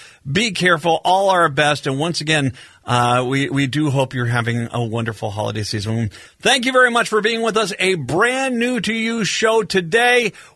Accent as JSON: {"language": "English", "region": "Rhode Island", "country": "United States", "tie": "born or raised there", "said": "I mean, I grew up in Rhode Island. You know that. I grew up out by Point Judith"}